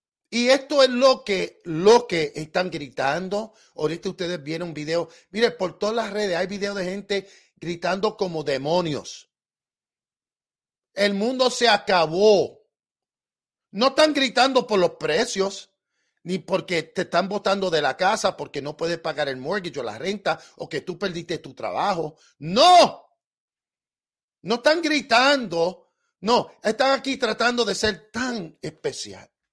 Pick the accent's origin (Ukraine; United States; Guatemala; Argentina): United States; born there; Spanish is a second language; mi español no es perfecto. Yo nací en los Estados Unidos. Yo trato lo mejor que pueda para que ustedes entiendan mi español